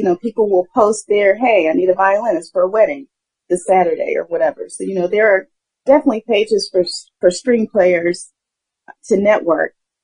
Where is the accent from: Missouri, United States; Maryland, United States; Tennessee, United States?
Tennessee, United States; Memphis; I'm originally from Memphis, yes.